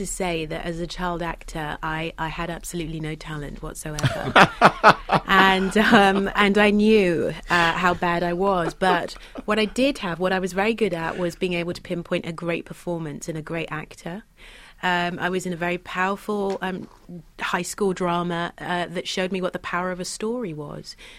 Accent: London, United Kingdom; Growing up in Britain in the 70s

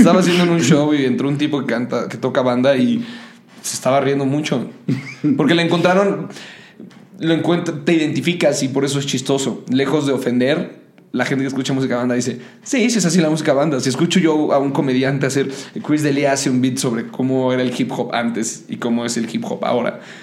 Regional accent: Monterrey, Nuevo León, Mexico; yo no soy de México, yo soy de Monterrey.

